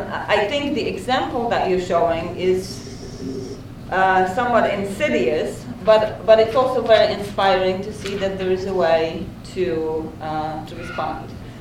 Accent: Poland; I come from Poland.

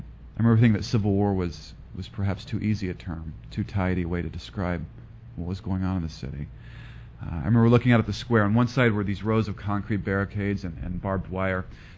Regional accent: United States; what this meant as an American. And to be honest, I was in awe of the power of my country at that point.

